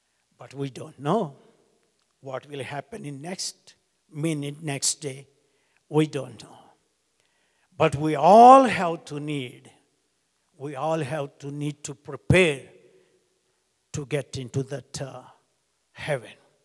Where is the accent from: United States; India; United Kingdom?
India; I told him, I'm from India. In India, we have 120 degrees with 80% humidity.